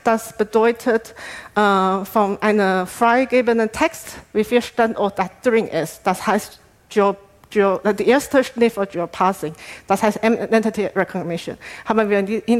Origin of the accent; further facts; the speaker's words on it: Taiwan; German is a second language; now in Germany; das ist mein chinesischer Name. Ursprünglich, ich komme aus Taiwan und habe schon seit 10 Jahren in Deutschland gewohnt.